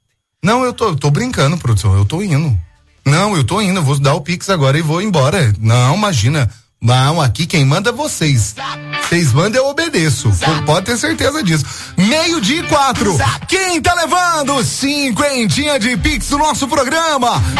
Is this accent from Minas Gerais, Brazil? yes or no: yes; Borda da Mata, Minas Gerais, Brazil; sou de Borda da Mata.